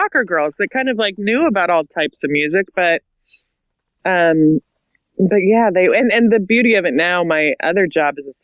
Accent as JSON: {"language": "English", "region": "Nebraska", "country": "United States", "tie": "born or raised there", "also_born_or_lived": "Los Angeles", "moved": "as an adult", "said": "I grew up in Nebraska, but I moved out to L.A., right when I graduated college"}